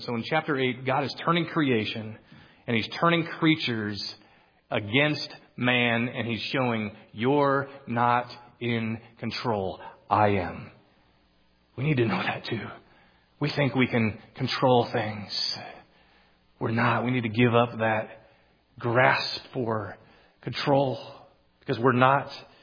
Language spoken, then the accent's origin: English; Philippines; But in the land that I grew up in the Philippines, insects swarm.